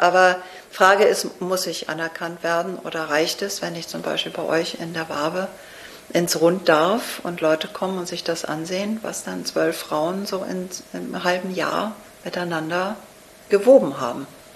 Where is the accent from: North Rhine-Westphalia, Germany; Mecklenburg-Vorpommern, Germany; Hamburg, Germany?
Hamburg, Germany; ich bin Ostfriesin. Ich bin in Hamburg aufgewachsen, ich bin echt eine Dern.